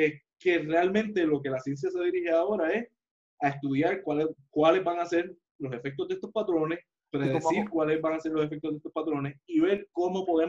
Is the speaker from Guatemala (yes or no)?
no; Puerto Rico; Por ejemplo, nosotros que somos de Puerto Rico, la incidencia de huracanes y la intensidad de huracanes, eso va a aumentar